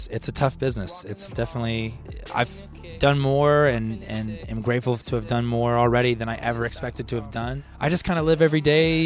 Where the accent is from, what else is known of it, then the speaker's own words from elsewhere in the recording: Austin, Texas, United States; you're watching Life Minute. I'm a songwriter from Austin, Texas.